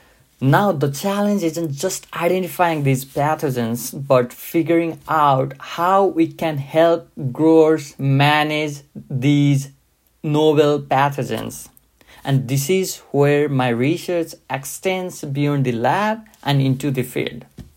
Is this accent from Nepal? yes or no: yes; Nepal; now in United States; both in my home country, Nepal, and here in the US